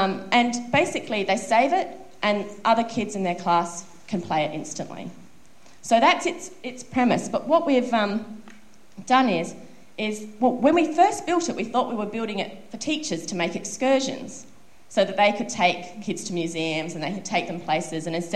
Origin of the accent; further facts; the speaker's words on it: Brisbane, Queensland, Australia; I must say I'm from Brisbane, which is a tropical north of Australia, and Adelaide's down south.